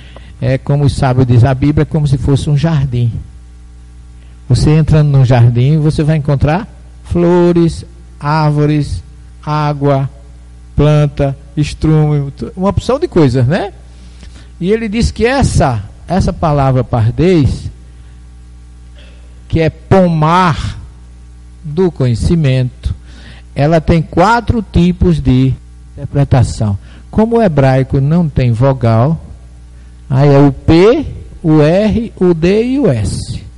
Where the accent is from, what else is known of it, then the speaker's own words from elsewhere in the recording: Alagoa Grande, Paraíba, Brazil; Eu não nasci em Alagoa Grande por acaso, né? Eu tinha que nascer ali, dentro do mato, sem água, sem luz, sem telefone, sem comunicação nenhuma.